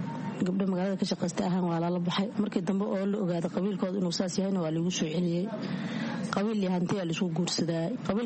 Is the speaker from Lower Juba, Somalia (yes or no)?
yes; Kismayo, Lower Juba, Somalia; born there; Waxaan ku dhashay Kismaayo, ka xagga meel baadiyaha aan ku dhashay.